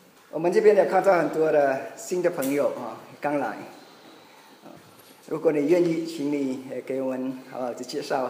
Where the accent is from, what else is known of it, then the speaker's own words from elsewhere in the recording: Cambodia; 我是柬埔寨的华侨，所以我的中文可能是的口音有一点是可能你是不太熟